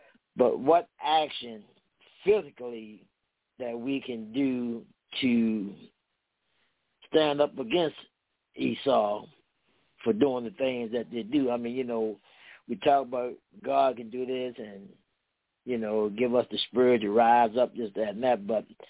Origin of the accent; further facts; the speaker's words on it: Maryland, United States; Yeah, I'm from Maryland, and I watch you guys all the time on YouTube.